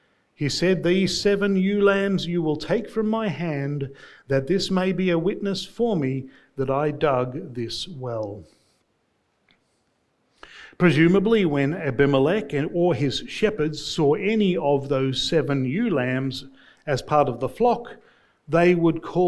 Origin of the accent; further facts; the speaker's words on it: Australia; Now, as an Australian, for me personally, whenever I hear the name Beersheba, my heart swells with pride